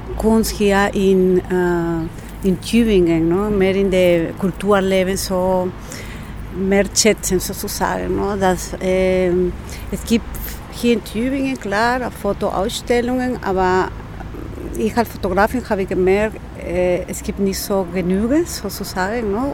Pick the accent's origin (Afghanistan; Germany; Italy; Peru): Peru; German is a second language; also born or lived in Spain; now in United States; Ich komme aus Peru. Und ich war in Spanien 5 Jahre gelebt, in den USA hier.